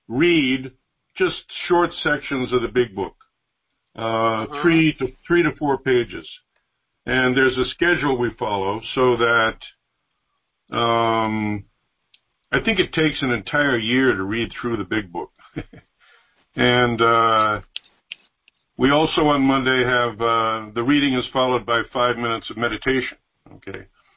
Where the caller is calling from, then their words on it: New York, United States; I'm an alcoholic, and I'm speaking from New York